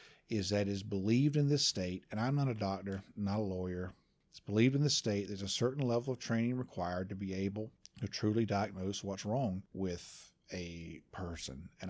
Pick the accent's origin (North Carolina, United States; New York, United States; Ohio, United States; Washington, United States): North Carolina, United States; Dunn; But I know that the urgent care in my hometown of Dunn is owned by a PA.